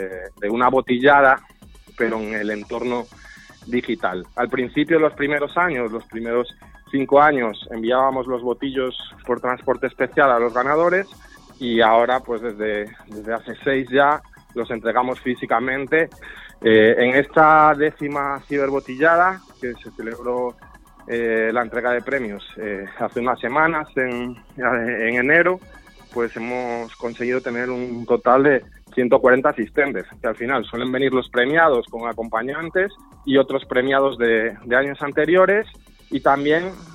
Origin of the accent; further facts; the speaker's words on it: Castile and León, Spain; now in Madrid, Spain; la realidad de mi tierra, de mi zona, del Bierzo, en la provincia de León, vista desde fuera, desde Madrid, que es donde resido y trabajo habitualmente.